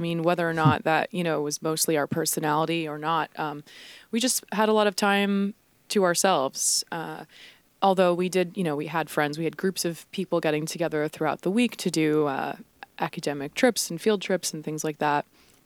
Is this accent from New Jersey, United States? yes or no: yes; Long Branch, New Jersey, United States; I'm from Long Branch, New Jersey. So it's not even 15 minutes north of Asbury Park. And I was actually born in Red Bank. So, you know, I've spent most of my life in New Jersey.